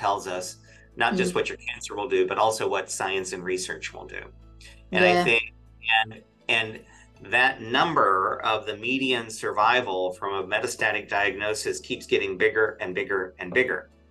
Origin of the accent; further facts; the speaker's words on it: Midwest, United States; absolutely, I'm not a New Yorker. I grew up in the Midwest. I'm an old farm boy.